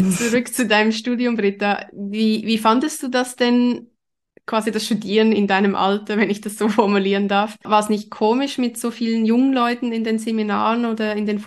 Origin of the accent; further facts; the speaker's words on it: Zürich, Zurich, Switzerland; Ich bin in Zürich aufgewachsen, habe dort auch Kunstgeschichte studiert, aber nur im Nebenfach. Im Hauptfach hatte ich Publizistik und Kommunikationswissenschaften.